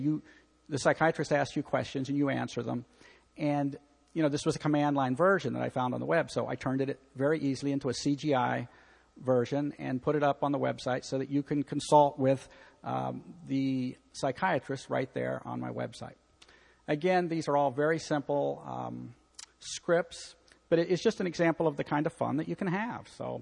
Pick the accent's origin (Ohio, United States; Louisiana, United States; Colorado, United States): Ohio, United States; Cincinnati; I'm a Reds fan because I grew up in Cincinnati.